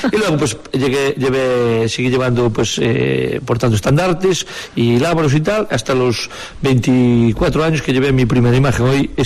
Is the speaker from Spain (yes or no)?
yes; Celeiro, Galicia, Spain; pues yo soy de Celeiro, y entonces, pues los de Celeiro estábamos un poco desvinculados en la Semana Santa.